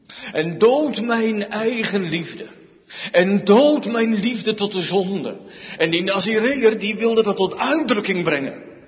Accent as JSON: {"language": "Dutch", "country": "Netherlands", "said": "Ik ben geen Chinees. Ik ben een Nederlander."}